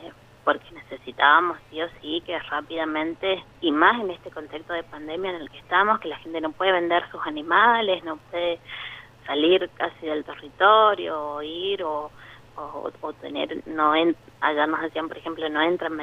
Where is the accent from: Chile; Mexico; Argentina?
Argentina; San Juan; somos huarpes, que somos sanjuaninos, que vivimos en San Juan